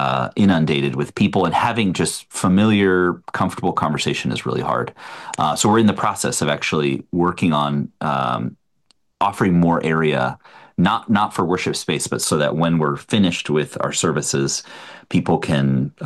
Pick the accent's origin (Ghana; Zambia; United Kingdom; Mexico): Mexico; now in United States; I was raised, if people are not familiar, I was raised in Mexico, where, 300 days of the year are 65 degrees.